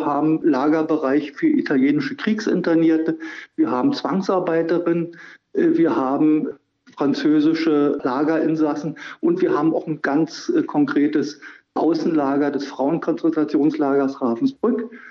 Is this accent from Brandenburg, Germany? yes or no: yes; Wiesenburg, Brandenburg, Germany; Wir hatten da auch in meinem Heimatdorf hier in Wiesenburg jemanden